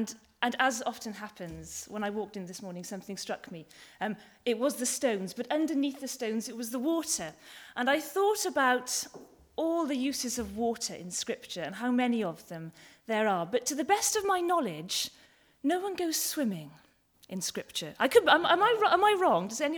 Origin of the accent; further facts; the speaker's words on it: Cardiff, Wales, United Kingdom; I grew up in Cardiff in a wonderful and loving and supportive family